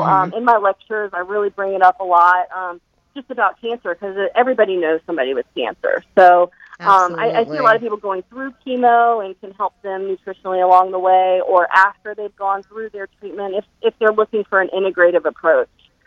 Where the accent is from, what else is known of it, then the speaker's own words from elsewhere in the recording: Roanoke, Virginia, United States; I grew up in the South in Roanoke, Virginia, and I tell everybody I grew up on, you know, fried chicken and, you know, very unhealthy diet.